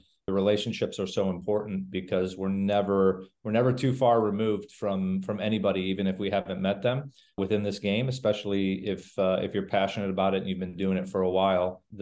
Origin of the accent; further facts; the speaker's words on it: Chicago, Illinois, United States; moved away as an adult; now in St. Louis, United States; Obviously, growing up in Chicago, and as I mentioned, you know, where my first contacts came through a former coach.